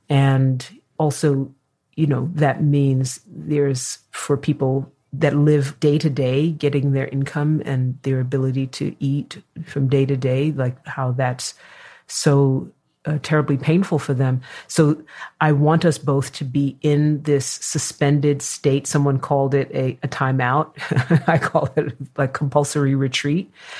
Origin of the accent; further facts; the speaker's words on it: New York, United States; I'm a New Yorker at heart. My family is in New York.